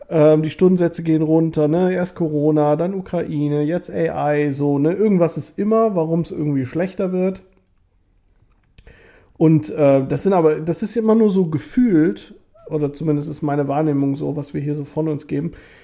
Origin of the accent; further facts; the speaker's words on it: Hesse, Germany; Und zwar, du wirst es nicht glauben, aus der Brauerei in meinem Heimatdorf.